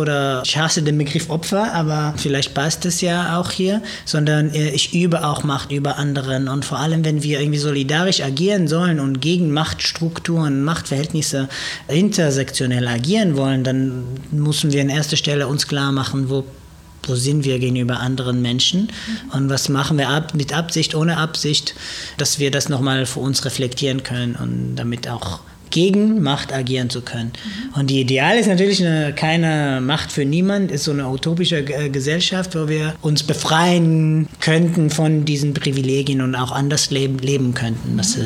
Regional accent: Israel; moved away; Also ich komme aus Israel, ich bin Jude und da hatte ich da auf jeden Fall Privilegien, die ich hier nicht habe.

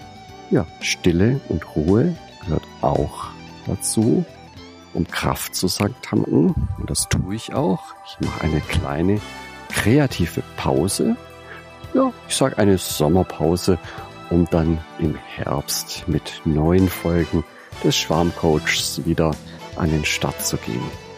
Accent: Ulm, Baden-Württemberg, Germany; Ich bin weit weg von meiner Heimat aus Ulm an die Ostsee gefahren

